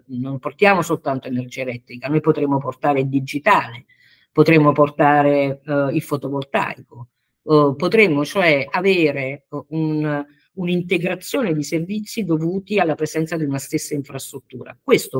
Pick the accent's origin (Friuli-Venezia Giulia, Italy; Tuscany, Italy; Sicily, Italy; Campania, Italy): Campania, Italy; Salerno; devo confessare la mia ignoranza da salernitana